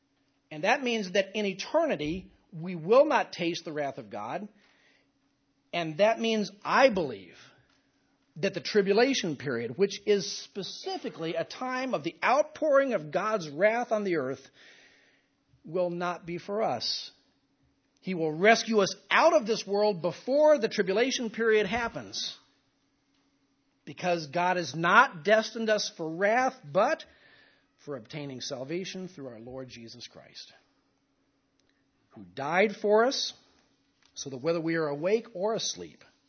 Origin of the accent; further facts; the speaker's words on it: Dallas, Texas, United States; I grew up in Dallas. And growing up in Dallas, 300 miles north of here, I did a lot of driving on a major thoroughfare known as Northwest Highway.